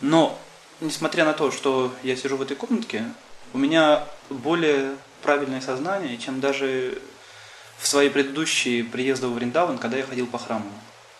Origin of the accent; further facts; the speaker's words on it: Russia; born there; мы родились в России, то есть русский язык для нас родной.